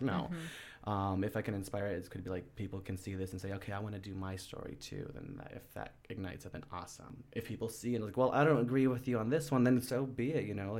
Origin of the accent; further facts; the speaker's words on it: Denver, Colorado, United States; I was born and raised in Denver, but my mom is from Mexico City.